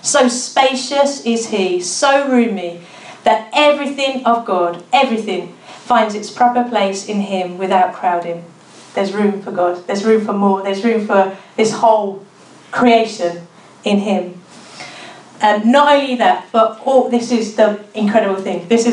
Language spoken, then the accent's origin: English; Caulfield, Victoria, Australia; Where I'm from is like white middle class suburbia. I'm from St Caulfield. Do you know St Caulfield? Yeah, that's where I'm from.